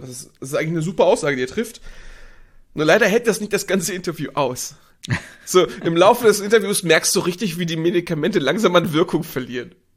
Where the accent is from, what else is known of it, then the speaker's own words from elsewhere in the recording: Mondsee, Upper Austria, Austria; Ich komme vom Mondsee.